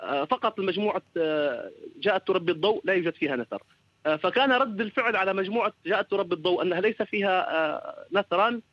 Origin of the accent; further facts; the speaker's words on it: Syria; نحن كتاب سوريين نتحدث عن الفجيعة والألم، ونتحدث عن الشتات، ونتحدث عن العبثية